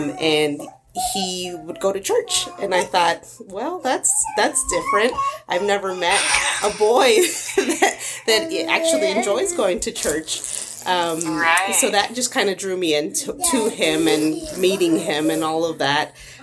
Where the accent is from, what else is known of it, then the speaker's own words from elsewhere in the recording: California, United States; born there; I was born in California, and my parents, they come from Guanajuato, Mexico.